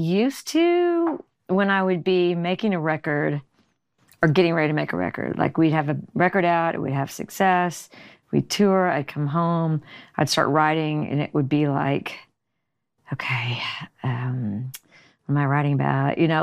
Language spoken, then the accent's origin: English; Missouri, United States; now in Nashville, United States; No, I'm kidding. I'm from Missouri, yes.